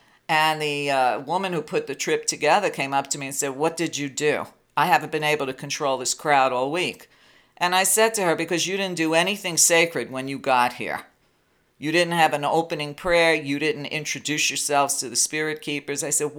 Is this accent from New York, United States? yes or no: yes; New York, United States; which, of course, is impossible for me as an Italian and as a New Yorker.